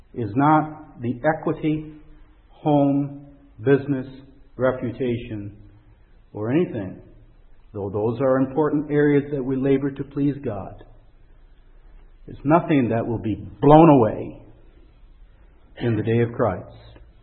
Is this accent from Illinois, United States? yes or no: yes; Chicago, Illinois, United States; We'd go in Chicago, I come from Chicago, and there used to be a McCormick place.